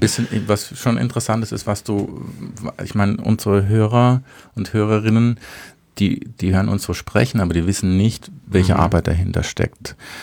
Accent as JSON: {"language": "German", "region": "Baden-Württemberg", "country": "Germany", "said": "Selber als Badener"}